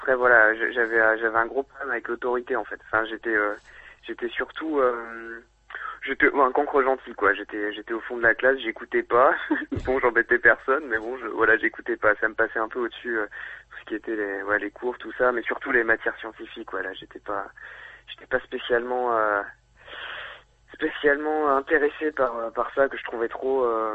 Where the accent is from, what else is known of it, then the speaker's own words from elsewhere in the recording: Courcouronnes, Île-de-France, France; now in Lyon, France; En fait, je suis né à Courcouronnes, dans la banlieue parisienne. Voilà. Et puis, j'ai passé une bonne partie de ma jeunesse, mais voilà, je suis à Lyon depuis 10 ans environ